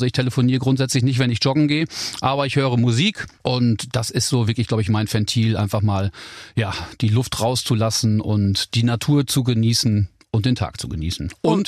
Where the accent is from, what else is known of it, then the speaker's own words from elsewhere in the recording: North Rhine-Westphalia, Germany; Also ich bin ja aus dem Münsterland und gibt es viele Leute, die das R noch rollen. Und meine Eltern sprechen Plattdeutsch